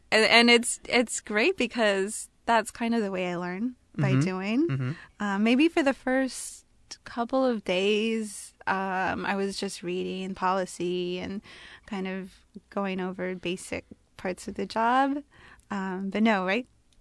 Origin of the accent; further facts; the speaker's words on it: Texas, United States; Well, I grew up in the Rio Grande Valley, and that it's a very, very poor area. Like I said, right alongside the Mexican border.